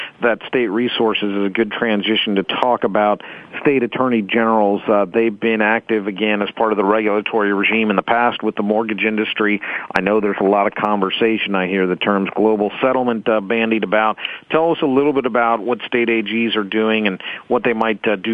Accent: Virginia, United States; I guess if I was a state regulator in my home state of Virginia or somewhere else across the country

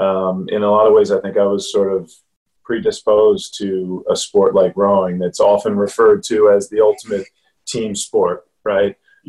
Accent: Philadelphia, Pennsylvania, United States; So, but I grew up in Philadelphia, as you know, James, and you know, rowing's relatively popular sport.

